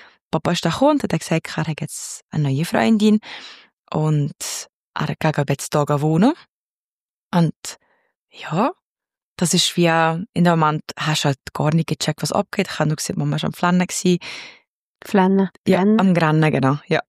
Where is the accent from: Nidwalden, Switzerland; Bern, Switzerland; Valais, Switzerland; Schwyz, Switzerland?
Valais, Switzerland; Also, ich komme aus dem Wallis. Das kennt man, glaube ich, raus. Ich bin im Wallis aufgewachsen. Meine Mama ist eine Walliserin. Mein Papa ist ein Süditaliener, also er kommt von Kalabrien.